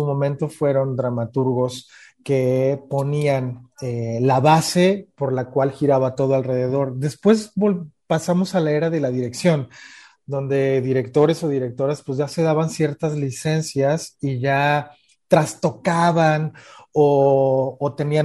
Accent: Nayarit, Mexico; Mira, yo soy de Nayarit, ¿no? Y mi segunda tierra siempre fue Jalisco y Guadalajara. Toda mi familia está repartida en esas dos zonas.

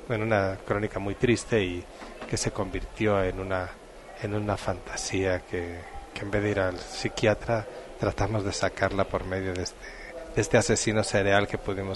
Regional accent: Vigo, Galicia, Spain; Soy de Vigo.

